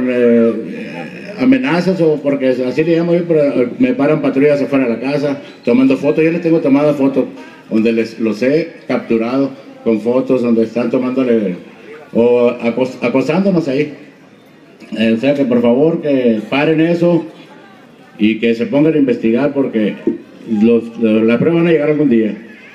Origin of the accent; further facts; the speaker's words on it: Sonora, Mexico; Vengo desde Sonora